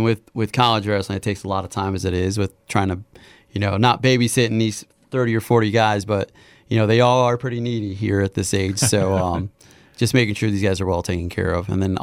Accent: Wauseon, Ohio, United States; Wauseon, not too far from here at all.

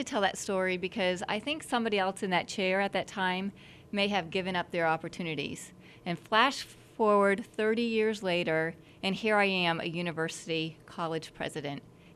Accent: Massachusetts, United States; I grew up in Massachusetts and spent most of my time, though, other than some time in Virginia, in the Midwest.

